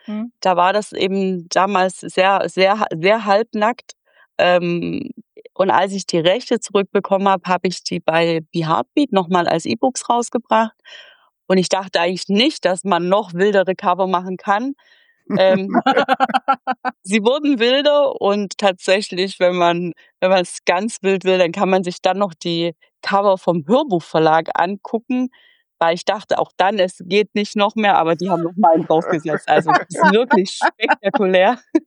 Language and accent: German; Stuttgart, Baden-Württemberg, Germany; Ich komme ja aus Stuttgart